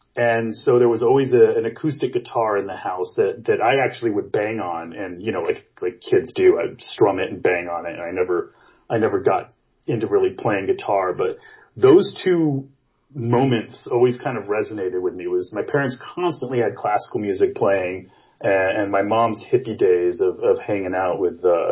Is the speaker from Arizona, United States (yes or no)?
yes; Phoenix, Arizona, United States; Earliest musical recollection has to be being a young kid in Prescott, Arizona, which I grew up in Phoenix, but we had like a little, winter cabin there.